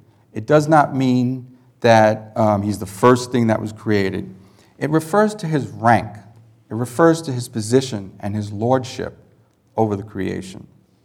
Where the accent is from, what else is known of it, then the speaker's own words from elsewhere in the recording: Queens, New York, United States; I grew up in Queens, New York, really southern Queens. We lived about half an hour from the beach.